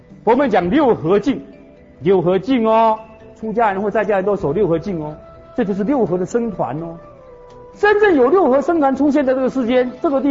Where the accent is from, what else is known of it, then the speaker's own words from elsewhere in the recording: Taiwan; 我们台湾话讲心高